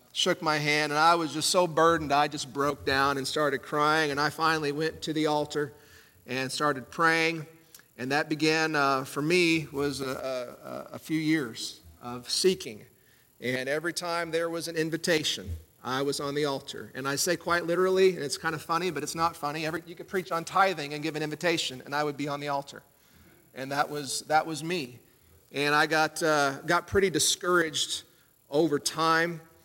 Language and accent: English; Indiana, United States; now in Tennessee, United States; I'm from Indiana. That's why, even though I'm from West Tennessee now, I don't sound like you all.